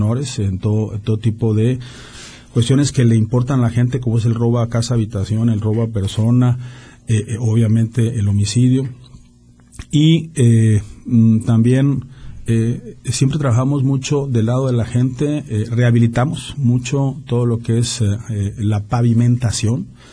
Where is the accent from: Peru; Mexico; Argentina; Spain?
Mexico; Hermosillo, Sonora; soy gente de trabajo, de Hermosillo, nos hemos dedicado a la hotelería, a la ganadería